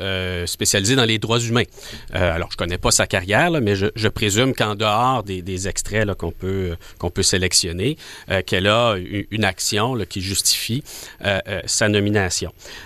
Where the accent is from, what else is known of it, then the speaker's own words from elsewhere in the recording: Canada; non pas en tant que souverainiste, mais simplement en tant que Canadien.